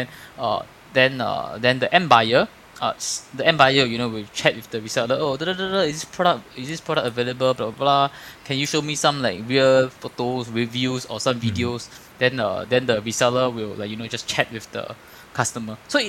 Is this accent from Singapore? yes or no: yes; Singapore; But actually when you think about yourself as a Singaporean, like, you know